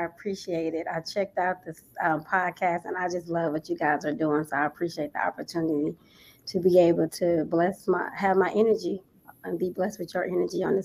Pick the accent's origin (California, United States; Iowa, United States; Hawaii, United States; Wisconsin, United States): California, United States; Los Angeles; now in Las Vegas, United States; I'm actually from LA, California.